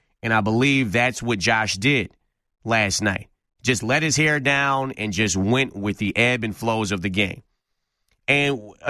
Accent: Detroit, Michigan, United States; I stayed in state when I came to Michigan State. I'm from Detroit.

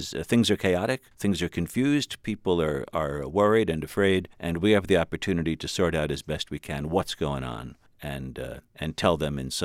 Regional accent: New York, United States; now in Arlington, United States; I'm from New York. I'm a native New Yorker. I grew up in Lower Manhattan.

